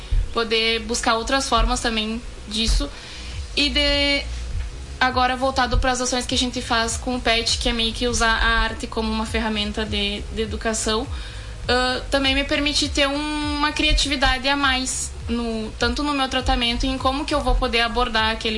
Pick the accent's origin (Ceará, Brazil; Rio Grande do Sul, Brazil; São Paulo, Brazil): Rio Grande do Sul, Brazil; São Borja; now in Uruguaiana, Brazil; Não, sou de São Borja.